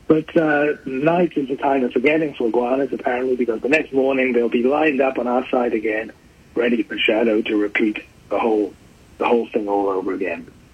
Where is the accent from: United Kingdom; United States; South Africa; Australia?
United Kingdom; Wales; called Wales, which is the part of Britain on the west side of England, basically. Many people think we're English, but we're a bit touchy about that.